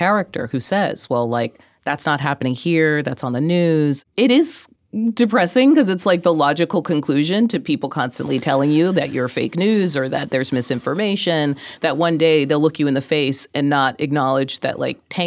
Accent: United States; For me, as an American, it made for a jarring experience because I'm not used to seeing my country through that lens.

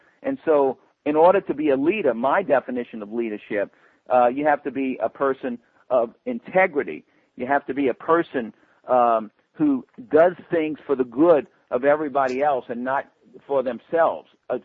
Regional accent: New Orleans, Louisiana, United States; During Hurricane Katrina in my hometown of New Orleans

